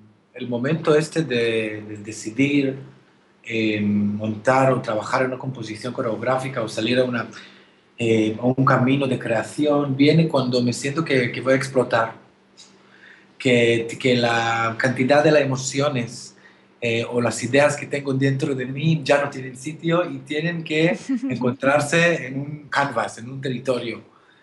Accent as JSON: {"language": "Spanish", "country": "Israel", "second_language": "Spanish", "lives_now": "Spain", "said": "puedo decir que no sentí israelí en España, es decir, muchas veces la gente tiene ya una opinión sobre mi tierra"}